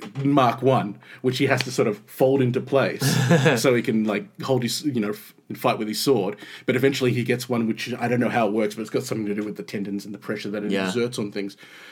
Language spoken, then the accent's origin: English; Melbourne, Victoria, Australia; now in Luton, United Kingdom; I'm from Melbourne.